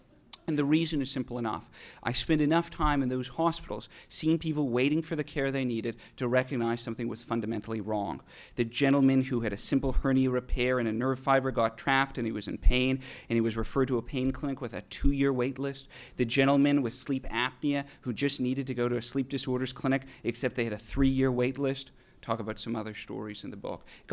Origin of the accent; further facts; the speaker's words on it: Winnipeg, Manitoba, Canada; I grew up in Winnipeg, which is smack dab in the middle of Canada. It's a city roughly the size of Indianapolis. I went to medical school there.